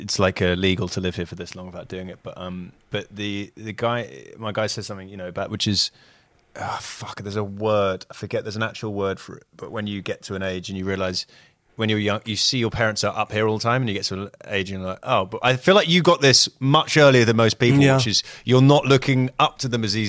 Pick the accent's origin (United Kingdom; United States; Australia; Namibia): United Kingdom; as a Brit